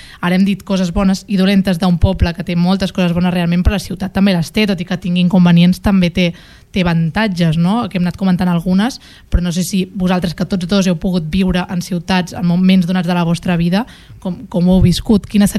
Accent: Girona, Catalonia, Spain; now in Barcelona, Spain; visc a una ciutat, visc a Barcelona, durant el confinament ho vaig notar de ple, vaig trobar molt a faltar, perquè sóc gironina, molt a faltar Girona

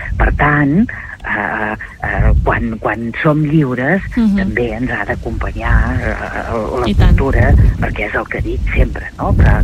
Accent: Sant Feliu de Guíxols, Catalonia, Spain; He nascut a Sant Feliu de Guíxols, he après a nedar en les cales més boniques de l'Empordà, he anat a menjar orissos, he passejat pels boscos de les Gavarres.

